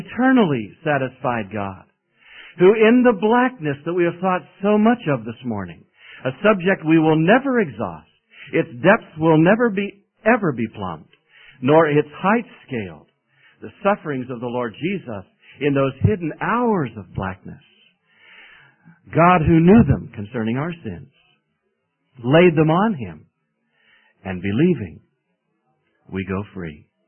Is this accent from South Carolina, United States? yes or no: yes; South Carolina, United States; Where are you from? We said, South Carolina.